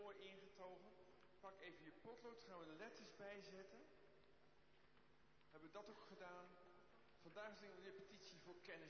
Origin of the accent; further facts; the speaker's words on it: Enkhuizen, North Holland, Netherlands; born there; Dan krijgen we de E van mijn geboorteplaats, dat weten jullie wat het is. Dat was Enkhuizen.